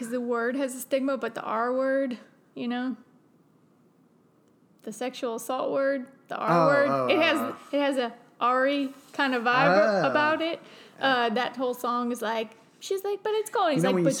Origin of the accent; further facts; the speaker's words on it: New Orleans, Louisiana, United States; I grew up in New Orleans, where we'd be lucky if we get a couple, if we get like 2 30-degree or lower days a year